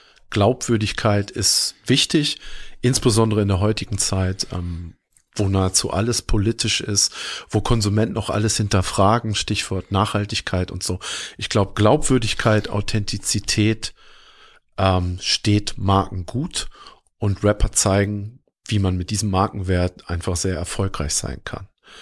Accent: Düsseldorf, North Rhine-Westphalia, Germany; Ich komme ja aus Düsseldorf

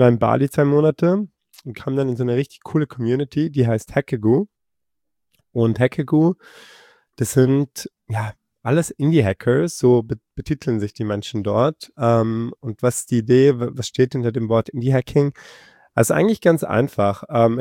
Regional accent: Bosnia & Herzegovina; Und ich habe mit Kroatien auch nicht so viel am Hut am Ende des Tages. Ich komme ja ursprünglich auch aus Bosnien, genau.

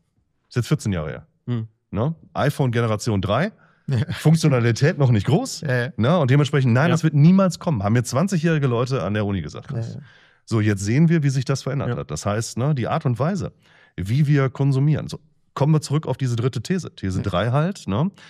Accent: Essen, North Rhine-Westphalia, Germany; Also ich komme aus Essen und Essen ist ja nun mal wirklich keine Kleinstadt.

